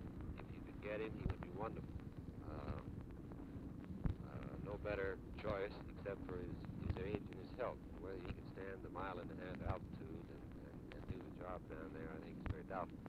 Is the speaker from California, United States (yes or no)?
no; Texas, United States; The people that I know best that know the language are all from Texas. He's from my hometown.